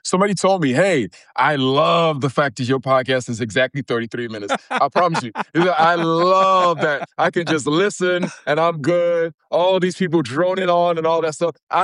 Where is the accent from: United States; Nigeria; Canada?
Nigeria; When you hear me speak, I speak like an American, right? But if you were to ask me where I'm from, the first thing that comes out of my mouth is Nigerian. I'm Nigerian. Now, I say that not only because my parents are Nigerian and, you know, I was raised in a Nigerian household.